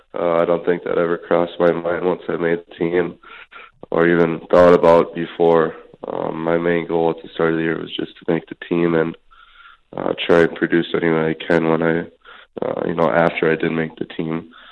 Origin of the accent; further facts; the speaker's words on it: Minnesota, United States; Marian Gaborik was the star I looked up to when I was growing up in Minnesota